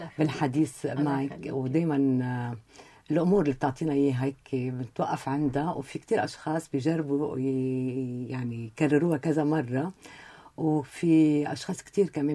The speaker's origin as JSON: {"language": "Arabic", "country": "Lebanon", "said": "ولكن نحن كمجتمع لبناني اليوم وين نحن من هالإنسانية؟"}